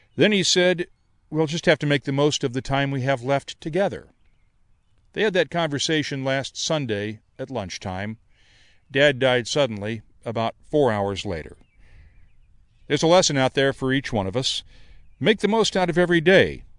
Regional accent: Indianapolis, Indiana, United States; If you've ever visited Indianapolis, my hometown, or seen it on TV, his work really did help shape the city's skyline.

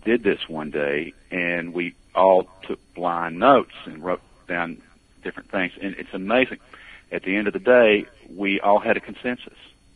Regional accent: Kentucky, United States; Of course, I'm from Kentucky. I'm a Kentucky native. And I had a restaurant in Lexington for about 25 years

